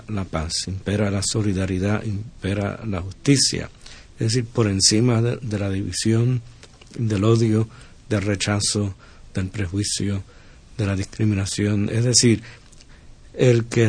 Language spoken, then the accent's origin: Spanish; Puerto Rico; si nosotros, por ejemplo, como puertorriqueños, hemos sufrido, ¿verdad?, las consecuencias del rechazo en el pasado